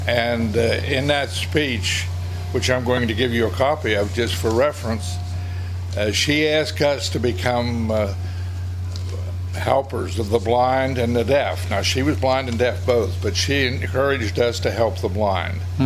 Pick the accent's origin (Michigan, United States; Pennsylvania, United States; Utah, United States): Pennsylvania, United States; Wells Tannery; I grew up in Fulton County, a little town by the name of Wells Tannery, right on the border of Fulton County. Went to school and high school in Bedford County at Smith, Robert B. Smith High School.